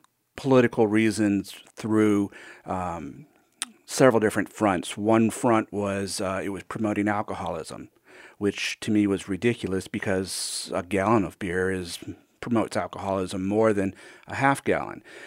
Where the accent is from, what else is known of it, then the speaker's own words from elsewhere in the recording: St. Louis, Missouri, United States; Well, I grew up in German neighborhoods of St. Louis, literally just a few blocks away from the original Anheuser-Busch Brewery, and in a German family.